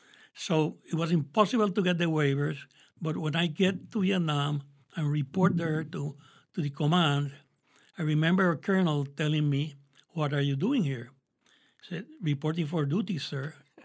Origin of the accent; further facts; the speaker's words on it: Ponce, Puerto Rico; also born or lived in San Juan; I was born in Ponce, Puerto Rico, so I'm a Ponceño. I graduated from University High School in Rio Piedras because my parents moved to San Juan.